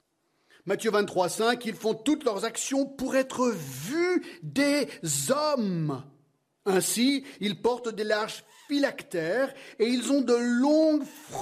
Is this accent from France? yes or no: no; United States; surtout dans mon pays d'origine, les États-Unis